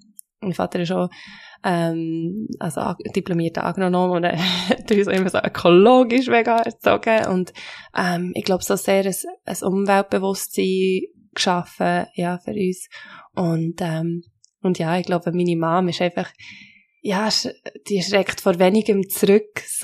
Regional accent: Switzerland; Ich bin Schweizerin, Italienerin, Madagassin

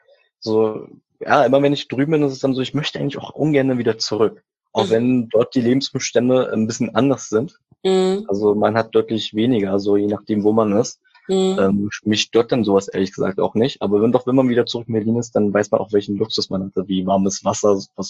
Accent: Szczecin, West Pomeranian Voivodeship, Poland; born there; Geboren bin ich in Stettin.

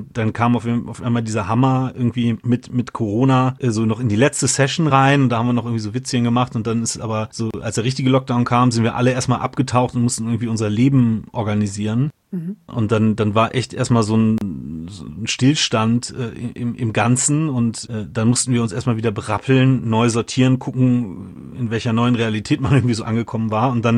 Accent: Cologne, North Rhine-Westphalia, Germany; aber ansonsten kommen wir aus Köln, kann man dann, glaube ich, sagen, Kölner Band, ja.

